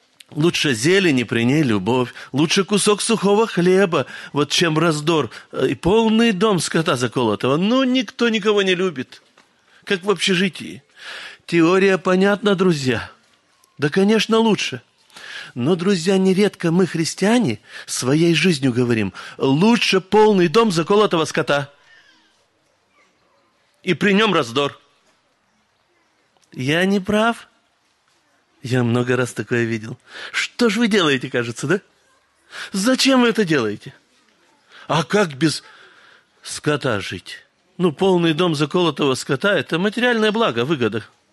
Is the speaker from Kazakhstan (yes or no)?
yes; Kazakhstan; я из Казахстана.